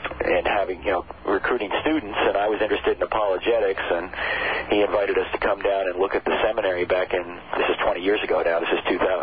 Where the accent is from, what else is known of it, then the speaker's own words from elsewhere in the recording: New Jersey, United States; I grew up in the Catholic Church I grew up in New Jersey, and it's federal law that you have to be a Catholic if you're from New Jersey.